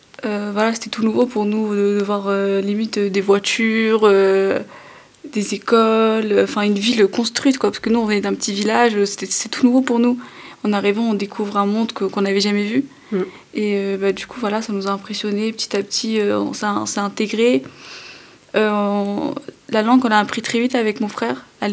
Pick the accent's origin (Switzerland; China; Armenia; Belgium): Armenia; now in France; Moi, je suis originaire de l'Arménie.